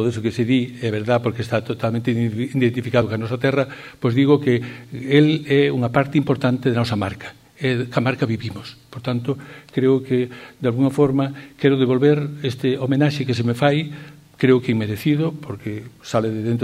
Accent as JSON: {"language": "Galician", "town": "Negreira", "region": "Galicia", "country": "Spain", "tie": "born or raised there", "also_born_or_lived": "A Baña", "said": "son natural da Baña, nacido aí no Ceilán, o ladiño de Negreira"}